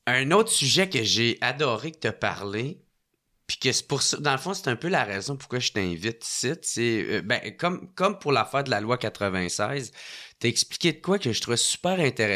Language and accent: French; Gatineau, Quebec, Canada; now in Montreal, Canada; Parce que moi, je viens de Gatineau. Mais je retournerais pas vivre, là.